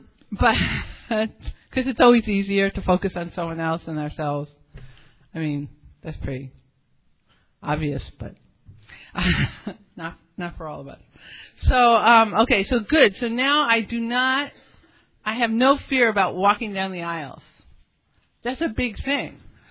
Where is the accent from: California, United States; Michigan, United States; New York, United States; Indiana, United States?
New York, United States; New York City; it makes you strong growing up in New York City, you know, if you make it through